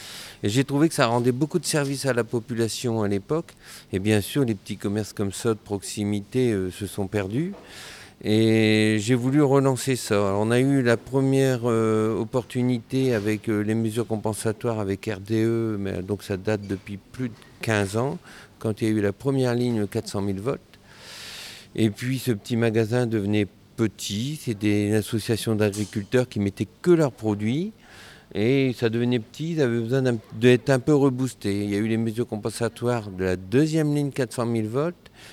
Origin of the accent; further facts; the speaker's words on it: Gavrelle, Hauts-de-France, France; Je suis natif de Gavrelle